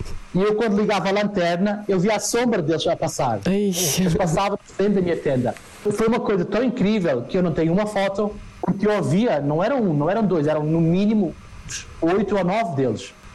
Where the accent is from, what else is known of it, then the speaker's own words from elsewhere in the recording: Montijo, Setúbal, Portugal; now in South Africa; eu nasci no Montijo, bem perto de Lisboa, mas os meus pais nasceram em Angola.